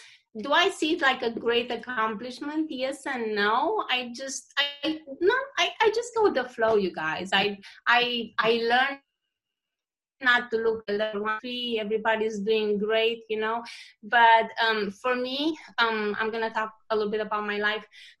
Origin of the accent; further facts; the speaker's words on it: Bucharest, Romania; Oh, I'm Romanian. I was born in Romania, in Bucharest, Romania.